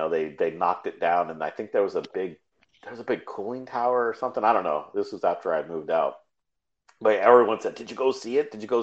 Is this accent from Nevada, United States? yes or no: no; Manteca, California, United States; Oh, well, I was born and raised in Manteca, California. And I guess that's considered Northern California, even though it's right in the middle. It's right in the Central Valley, just south of the state capital, Sacramento.